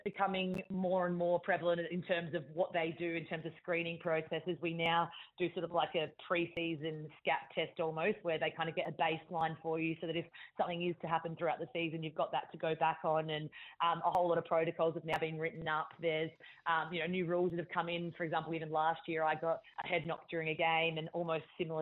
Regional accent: Adelaide, South Australia, Australia; moved away as an adult; now in Sydney, Australia; And when I moved over from Adelaide at the end of the 2016 season, I sort of thought, oh, I'll just come to Sydney and get a new experience for a couple of years and then probably just end up going home.

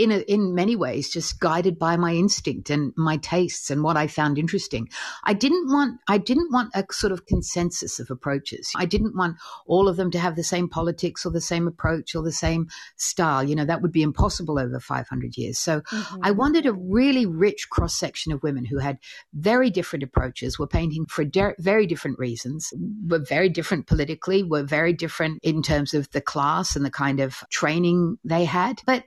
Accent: Australia; Of course, I'm Australian

